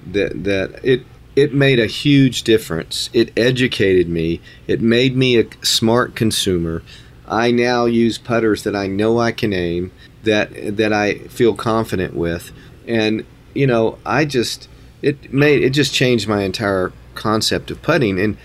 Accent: the South, United States; I always played with more loft because I grew up in the South on Bermuda greens, and suddenly I'm in the North

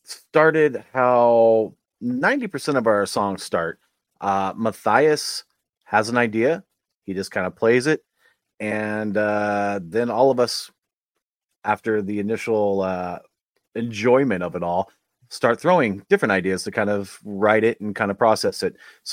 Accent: Oakland, California, United States; it felt like I'm from Oakland, California. So it felt like an East Bay kind of punk thing that I really resonated with.

